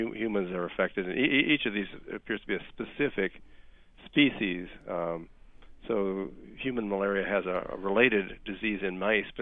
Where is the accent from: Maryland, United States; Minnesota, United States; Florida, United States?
Minnesota, United States; My home state of Minnesota had malaria up till about the year 1900.